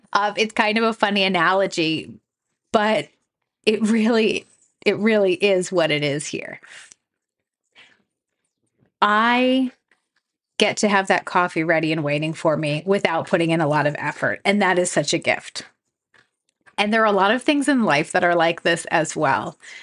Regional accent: New England, United States; I grew up in New England. I think the energy of New England is just like work hard, get stuff done, hustle.

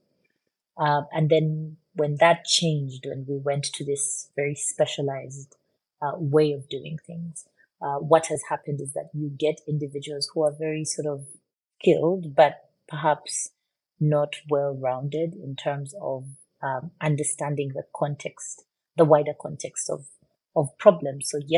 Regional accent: Uganda; I was born and raised in Uganda. I went to school in Uganda. I live in Uganda, well, between Uganda and the Netherlands.

